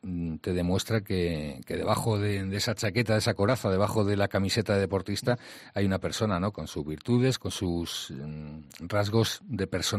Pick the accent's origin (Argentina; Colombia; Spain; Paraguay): Spain; Extremadura; Somos 3 directores de principales periódicos españoles que somos extremeños.